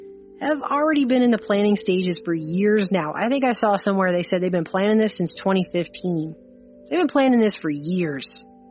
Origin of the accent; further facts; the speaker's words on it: United States; As an American, I have to ask, how can a political system be considered legitimate authority when the monarch ruling over it is thought to be a divine appointed by God?